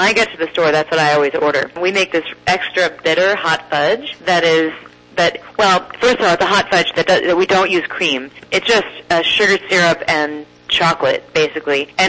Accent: Columbus, Ohio, United States; because my hometown here, Columbus, Ohio, is celebrating its bicentennial.

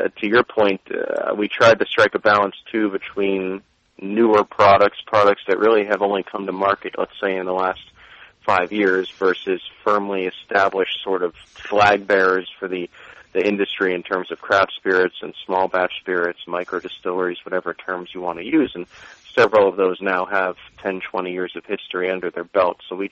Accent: United States; especially as an American myself, something I respond to in terms of, you know, this whole concept going back to Prohibition

